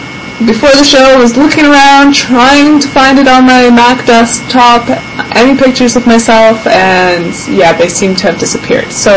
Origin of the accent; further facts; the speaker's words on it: Jasper, Alberta, Canada; born there; I was born in Jasper, Alberta, and I've gone across all the way to Ontario, to Quebec, and I plan to visit British Columbia pretty soon